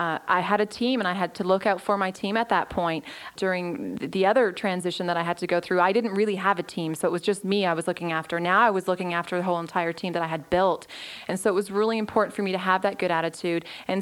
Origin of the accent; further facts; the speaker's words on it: Mississauga, Ontario, Canada; I am so excited to be here. I'm from Mississauga, Ontario, Canada